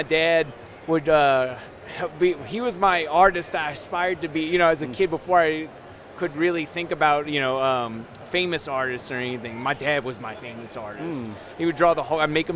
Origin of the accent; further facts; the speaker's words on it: Louisiana, United States; moved away as an adult; also born or lived in California; now in Colorado, United States; so my wife and I, we moved to California from Louisiana. Stayed in around the San Francisco area for about 3 years. Then I had opportunity to move over here to Colorado. But originally, I just wanted to go back to home to Louisiana.